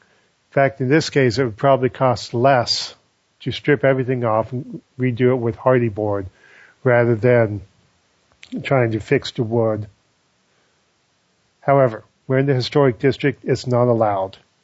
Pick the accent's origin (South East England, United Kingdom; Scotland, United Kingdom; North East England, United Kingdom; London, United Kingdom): Scotland, United Kingdom; I'm Scottish, I believe that you shouldn't do anything where you lose money.